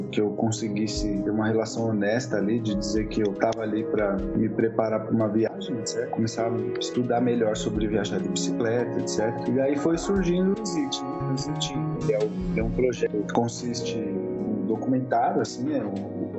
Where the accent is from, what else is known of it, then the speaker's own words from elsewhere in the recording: São Paulo, Brazil; Sou paulistano, nascido aqui em São Paulo.